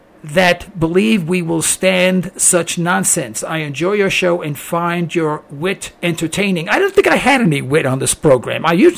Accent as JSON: {"language": "English", "town": "New York City", "region": "New York", "country": "United States", "tie": "born or raised there", "said": "I grew up in Harlem, and I'll tell you a little story now."}